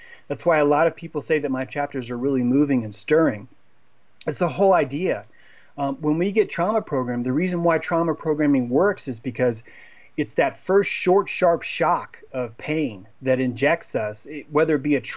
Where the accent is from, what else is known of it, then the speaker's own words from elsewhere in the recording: the South, United States; this is actually a benefit of growing up in the South. I was able to grow up and go locally to the Chickamauga battlefield and listen to history